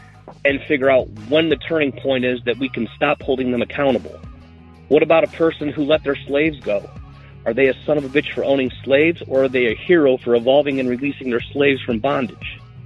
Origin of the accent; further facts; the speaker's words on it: Cleveland, Ohio, United States; Myself, growing up in Cleveland, Ohio, I got news for you, Jay.